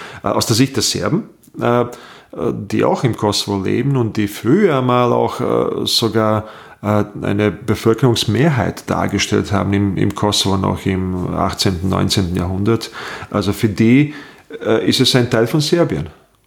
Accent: Bosnia & Herzegovina; now in Austria; Ich komme aus Bosnien, bin 93, vor langer, langer Zeit, nach Österreich gekommen. Als Kriegsflüchtling, war dann zeitlang in Treskirchen und bin dann ins Burgenland

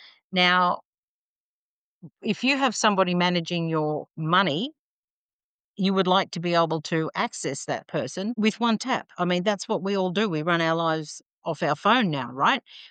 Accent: Australia; So that when they find out I'm Australian, they're very, very happy about that.

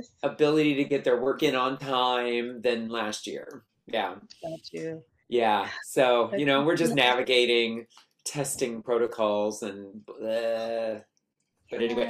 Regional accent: Sacramento, California, United States; I grew up in Sacramento, and it's in between Sacramento and San Francisco.

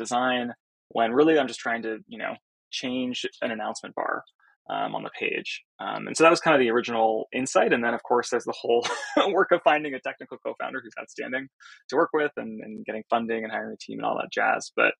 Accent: California, United States; I grew up in Silicon Valley and kind of marinated

